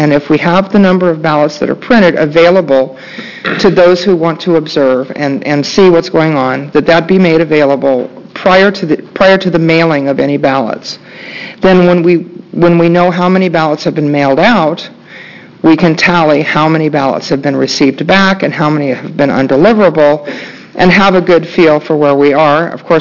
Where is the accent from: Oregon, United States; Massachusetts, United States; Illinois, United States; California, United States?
Oregon, United States; Beaverton; I'm from Beaverton, Oregon, and I am the brand newly appointed Republican Party State Voter Integrity Chair.